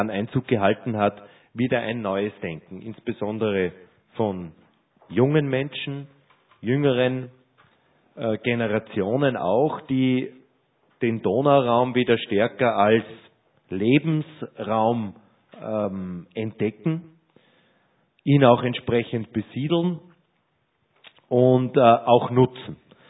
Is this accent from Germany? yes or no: no; St. Wolfgang, Upper Austria, Austria; now in Linz, Austria; ich wohne erst seit 20 Jahren in dieser Stadt. Linz ist meine neue Heimat geworden. Aber ich komme aus einem Bereich, wo man mit dem Wasser ganz anders umgeht, nämlich aus dem Salzkammergut, aus St. Wolfgang genauer gesagt.